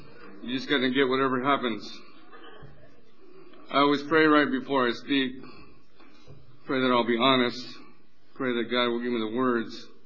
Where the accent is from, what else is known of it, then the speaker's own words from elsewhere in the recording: Stockton, California, United States; I come from Stockton, California. I was born and raised there. My mother was born there. We've been there a long time.